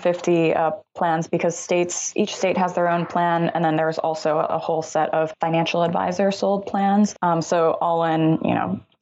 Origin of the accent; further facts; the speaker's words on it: Illinois, United States; now in California, United States; So if you live in one of those states like Illinois, for example, which is my home state, then it would pay to take a look at the Illinois plan. If you don't live in one of those states, so currently I'm in California